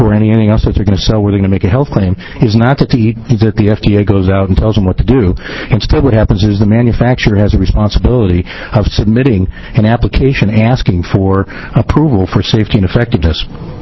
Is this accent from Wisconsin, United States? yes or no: no; San Diego, California, United States; Actually from San Diego, but my mother and my sister live just outside Portland